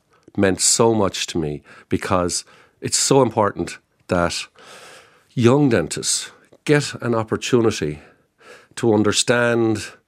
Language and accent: English; Cullohill, Leinster, Ireland; where I grew up in Cullohill in County Laois